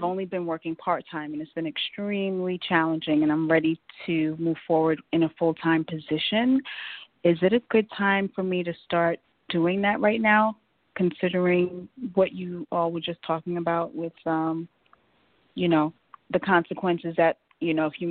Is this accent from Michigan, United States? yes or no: no; New York City, New York, United States; born there; I was born in the Bronx.